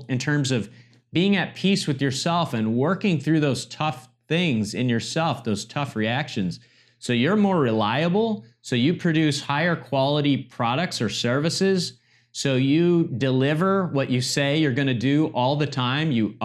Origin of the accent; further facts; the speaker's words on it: Michigan, United States; I'm from Michigan originally.